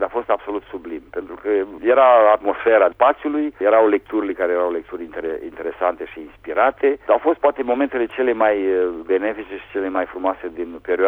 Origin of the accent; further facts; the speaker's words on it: Romania; now in France; Mă prezint sau ca francez de origine română sau ca român de naționalitate franceză.